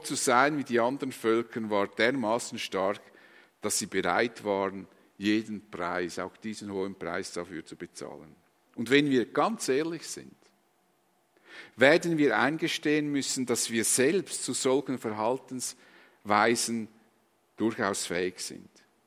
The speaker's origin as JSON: {"language": "German", "country": "Switzerland", "said": "Vor allem als Schweizer, die wir so freiheitsliebend sind."}